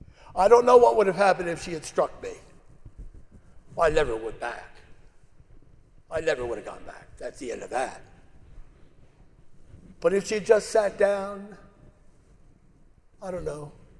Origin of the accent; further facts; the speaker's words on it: United States; I come from the United States. I know many people. I will tell them what you told me.